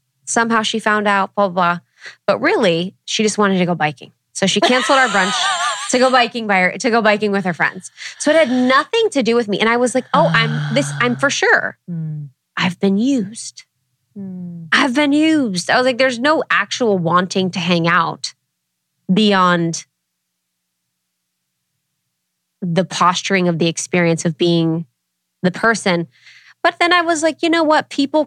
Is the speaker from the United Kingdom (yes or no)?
no; Ohio, United States; Guys, I'm from Ohio.